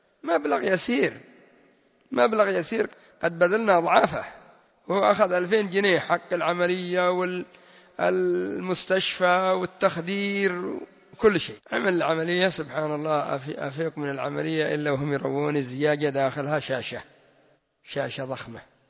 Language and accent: Arabic; Yemen; التخدير عندنا في اليمن تقوم 6 ساعات وأنت مسطول